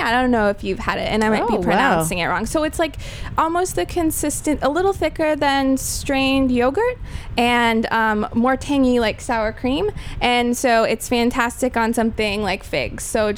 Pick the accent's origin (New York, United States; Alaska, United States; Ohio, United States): New York, United States; Queens; the first thing I usually get when I tell people that I'm from Queens, I live in Astoria